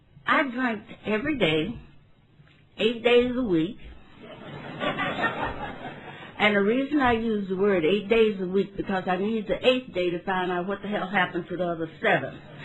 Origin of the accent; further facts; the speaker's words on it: St. Louis, Missouri, United States; I'm an alcoholic. And I'm from St. Louis, Missouri.